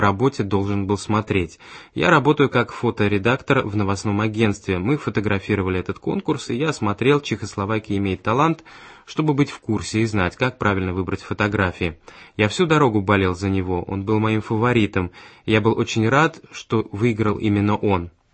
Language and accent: Russian; Slovakia; Russian is a second language; Я вообще сам из Словакии и к национальным вопросам отношусь спокойно.